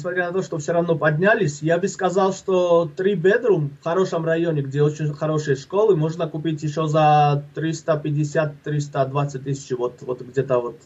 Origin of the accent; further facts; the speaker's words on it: Georgia; now in United States; я вот грузин